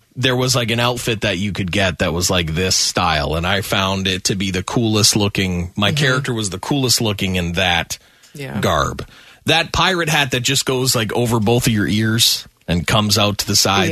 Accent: Canada; There was a place that we would go to, like growing up in Canada.

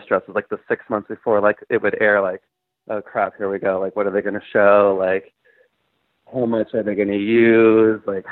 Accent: Sonoma, California, United States; now in Los Angeles, United States; Originally, I'm from Sonoma, which is wine country in Northern California.

